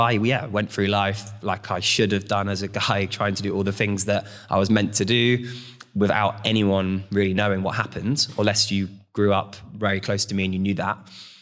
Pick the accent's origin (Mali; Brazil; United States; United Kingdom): United Kingdom; St Ives, South West England; So I grew up in Cornwall, St. Ives, holiday town, cocktails, beach, barbecues, where you're meant to be happy most of your life.